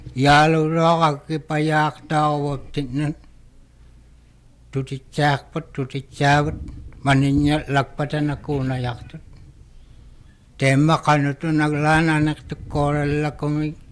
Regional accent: Shanghai, China; born and raised in Shanghai.

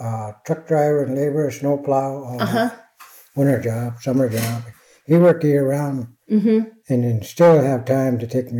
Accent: Chistochina, Alaska, United States; also born or lived in Shoshana; I was born in Shoshana. I came down to Chistochina in 1952. That's when Bell, Joe, and Maggie took me.

